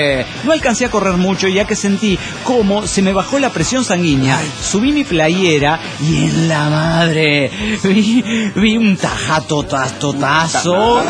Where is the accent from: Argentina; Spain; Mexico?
Mexico; Morelia, Michoacán; de Morelia, Michoacán.